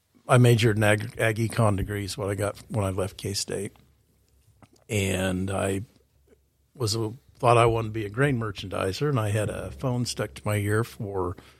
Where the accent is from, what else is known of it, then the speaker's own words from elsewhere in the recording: Protection, Kansas, United States; Anyway, I grew up in Protection, Kansas. I'm an old Protection Panther. We're that's part of the South Central School District now.